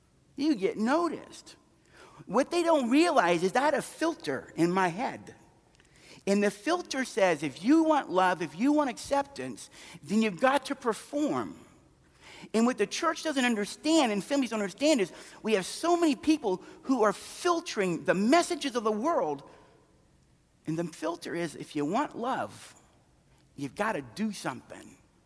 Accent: United States; I'm an American, I don't drink, and I don't smoke, and I'm a nice guy.

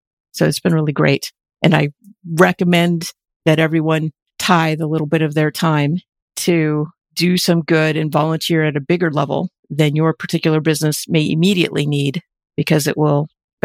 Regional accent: Montana, United States; I grew up in Montana. I'm actually a fourth generation Montanan.

